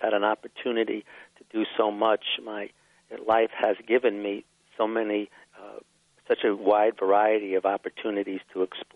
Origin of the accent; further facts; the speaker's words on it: New York City, New York, United States; Well, I grew up in New York City, and I was very fortunate to be living in a very creative, unusual neighborhood in New York, Greenwich Village, back in the 50s.